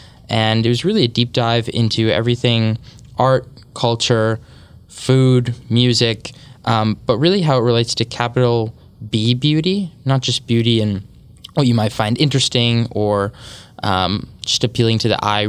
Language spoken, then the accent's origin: English; Minnetonka, Minnesota, United States; Like you mentioned, I was raised here in Minnesota, over in Minnetonka, so western suburbs.